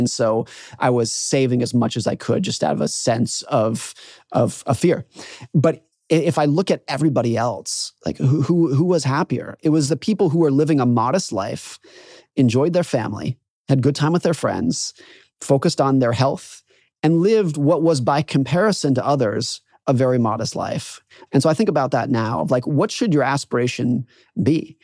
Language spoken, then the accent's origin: English; Truckee, California, United States; I grew up around Lake Tahoe, California.